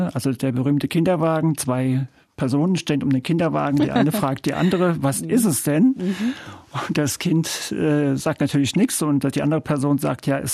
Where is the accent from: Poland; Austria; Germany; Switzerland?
Germany; Mainz, Rhineland-Palatinate; am Schluss bin ich dann vor Ort, an meinem Heimatort